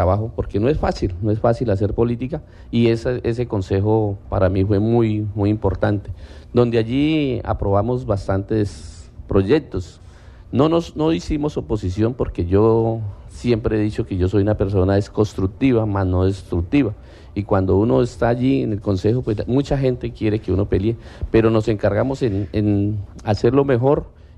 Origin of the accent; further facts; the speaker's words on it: Puerto Concordia, Meta, Colombia; mi Diosito lindo y la gente de Puerto Concordia que me ha amado, que me ha acogido porque este es mi pueblo.